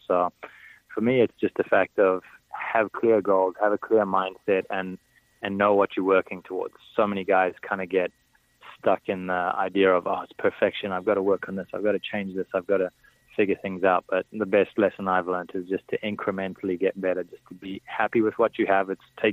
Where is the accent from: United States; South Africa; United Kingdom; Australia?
South Africa; born or raised there